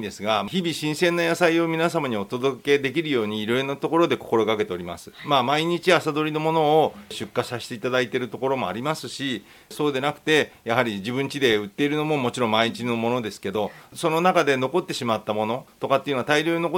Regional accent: Fujisawa, Kanagawa, Japan; 私はずっとここに生まれ育っております

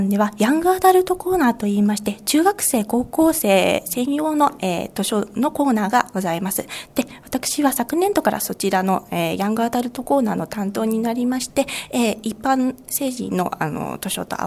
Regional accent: Chigasaki, Kanagawa, Japan; 私は出身は茅ヶ崎市なんですけれども、小さい頃から親しいた湘南地域で

